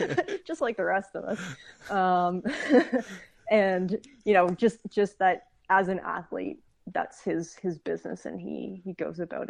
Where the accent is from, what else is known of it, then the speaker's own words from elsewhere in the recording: Canada; especially I'm coming from Canada, and I'm in this kind of foreign place.